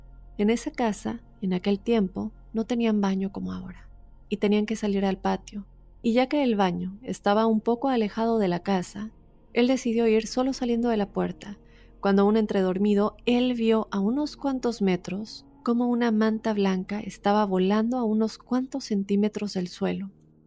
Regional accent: Tonatico, State of Mexico, Mexico; La historia empezó en mi pueblo, que queda al sur del Estado de México y colinda con el Estado de Guerrero, para ser exacto, Tonatico, Estado de México

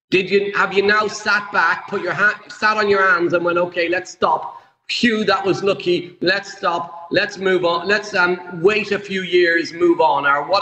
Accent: Ireland; English is a second language; Hey, I'm Irish. I can't. English is my second language.

